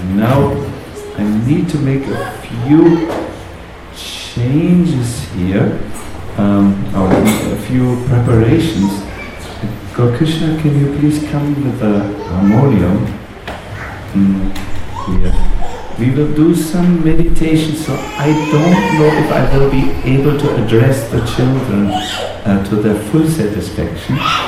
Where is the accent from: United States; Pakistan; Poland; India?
India; But we are from India. We can manage somehow.